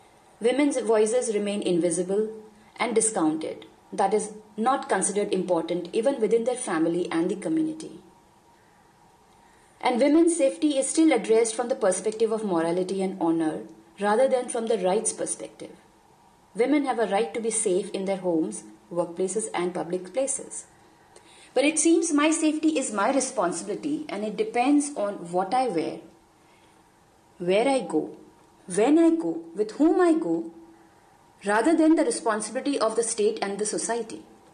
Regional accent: India; I'm from India.

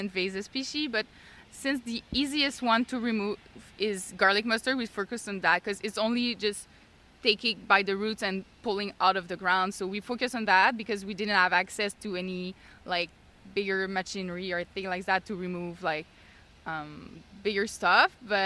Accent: Montreal, Quebec, Canada; I'm from Montreal, born and raised.

